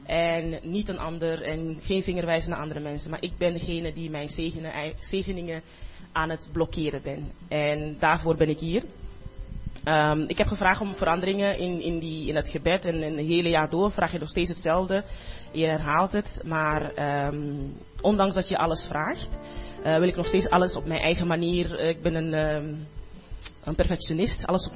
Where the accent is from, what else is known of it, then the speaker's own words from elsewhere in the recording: Amsterdam, North Holland, Netherlands; ik kom uit Amsterdam, dat kan toch gewoon helemaal niet.